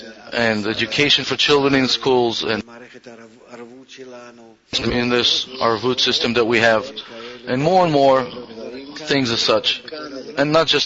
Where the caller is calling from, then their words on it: Ashdod, Southern District, Israel; right now I'm from Ashdod